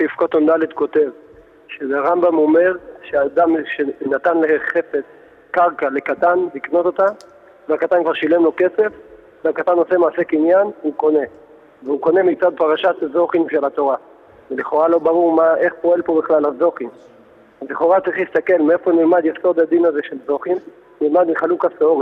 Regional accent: Bnei Brak, Tel Aviv District, Israel

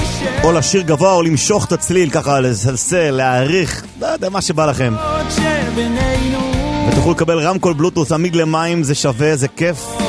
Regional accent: Netherlands; Hebrew is a second language; אבל לפחות אף פעם משלחות הולנדיות לא מבטלות, אני הולנדי.

